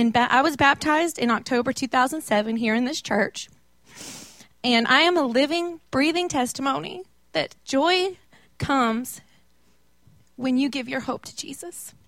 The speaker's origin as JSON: {"language": "English", "town": "Jacksonville", "region": "North Carolina", "country": "United States", "said": "I'm originally from Jacksonville, North Carolina. I came from a very dysfunctional family."}